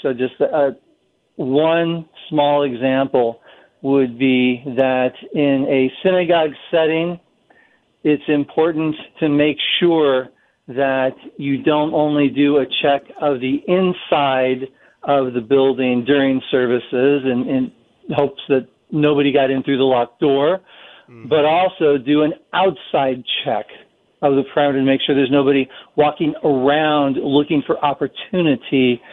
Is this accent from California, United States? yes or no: no; Colorado, United States; And then in Boulder, Colorado, my home state, there was a literal fire attack